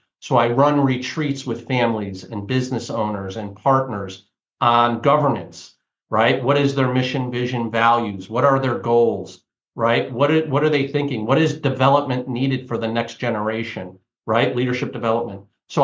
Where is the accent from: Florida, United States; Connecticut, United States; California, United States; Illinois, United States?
Connecticut, United States; And I call it the New England Center because I'm from Connecticut, right? So I'm from the New England area.